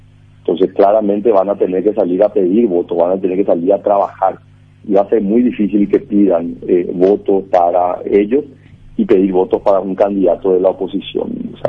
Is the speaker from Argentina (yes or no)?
no; Paraguay; yo como ciudadano paraguayo, colorado